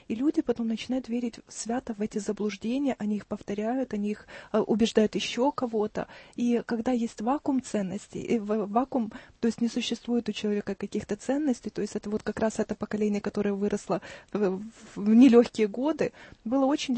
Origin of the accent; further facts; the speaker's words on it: Ukraine; я работаю в Киеве, я украинка